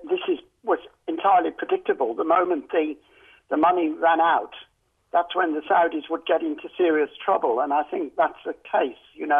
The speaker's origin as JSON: {"language": "English", "town": "Birmingham", "region": "West Midlands", "country": "United Kingdom", "tie": "born or raised there", "said": "Now, I was brought up in Birmingham, and in those long and distant days, we called ourselves the city of 1,500 trades."}